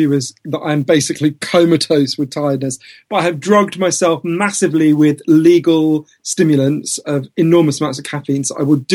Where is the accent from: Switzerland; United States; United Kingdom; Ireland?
United Kingdom; I'm a British journalist.